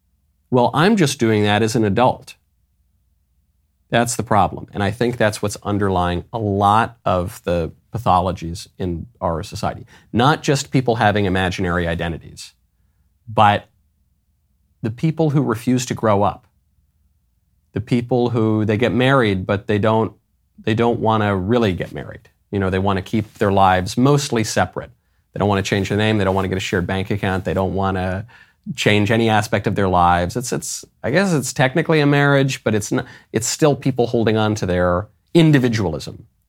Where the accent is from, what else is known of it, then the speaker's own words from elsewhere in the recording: New York, United States; also born or lived in Los Angeles; I grew up in New York. I grew up in LA.